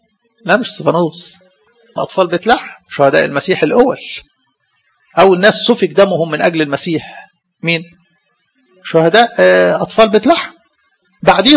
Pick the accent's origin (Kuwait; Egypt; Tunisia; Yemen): Egypt